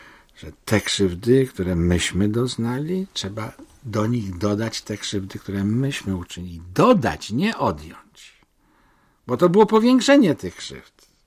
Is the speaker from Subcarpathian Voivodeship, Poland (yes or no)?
no; Greater Poland Voivodeship, Poland; also born or lived in Kraków; pochodzę z Wielkopolski, byliśmy wyrzucani przez Niemców i ostatecznie na Dymnikach w Krakowieśmy przebiedowali tę wojnę